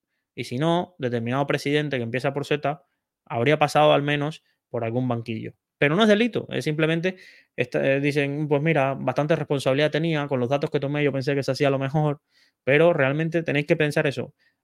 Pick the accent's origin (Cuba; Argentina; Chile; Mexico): Cuba; now in Spain; me siento español porque mi abuelo era español. Y vamos, mis hijos nacerán en españoles, y yo he vivido casi ya un tercio de mi vida en España comparado con lo que viví en Cuba